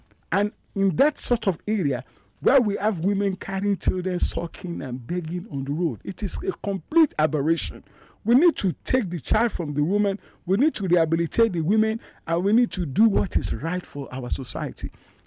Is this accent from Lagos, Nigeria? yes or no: yes; Lagos Island, Lagos, Nigeria; family, they are also from Lagos Island. And that means father, mother, both ways. I'm a proud indigene of Lagos State.